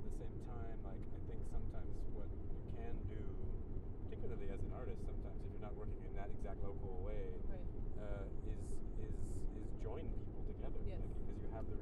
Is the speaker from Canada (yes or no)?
yes; Canada; that's my generation of growing up in Canada